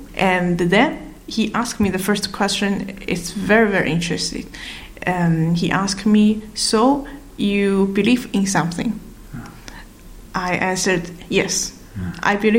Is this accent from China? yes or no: yes; China; But in China, another feeling, I feel more like home